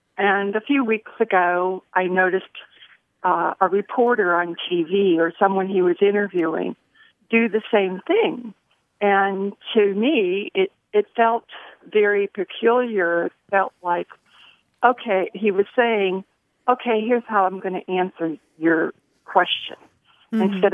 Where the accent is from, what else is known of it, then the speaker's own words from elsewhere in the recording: West Palm Beach, Florida, United States; I'm from West Palm Beach, Florida.